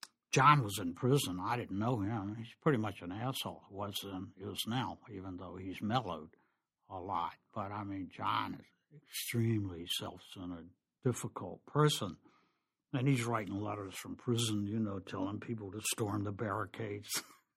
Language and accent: English; the South, United States; And growing up in the South when I did, there wasn't much blues, and we looked down on the hillbillies